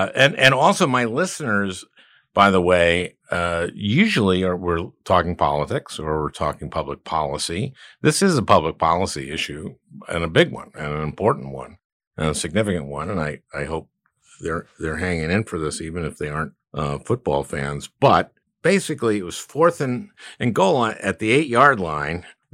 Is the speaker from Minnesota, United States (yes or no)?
yes; Minneapolis, Minnesota, United States; Reed is a sports writer, currently for the Minneapolis Star Tribune, my hometown newspaper